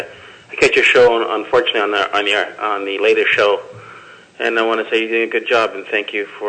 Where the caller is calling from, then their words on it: Toronto, Ontario, Canada; I'm calling from Toronto, Canada.